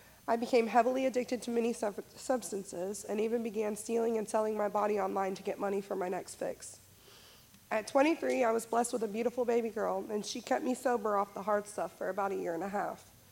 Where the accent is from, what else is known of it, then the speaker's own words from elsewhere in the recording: Greenwood, Indiana, United States; I am from Greenwood, Indiana. I am 28 years old.